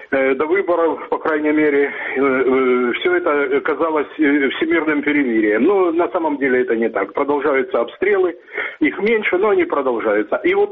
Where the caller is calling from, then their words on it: Dnipro, Dnipropetrovsk Oblast, Ukraine; город Днепр.